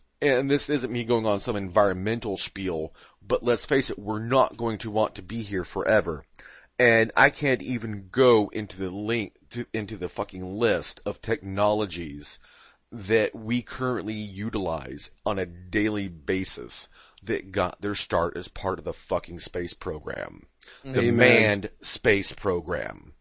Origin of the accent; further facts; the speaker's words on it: United States; But, you know, as an American, it's the most insulting goddamn thing that can be done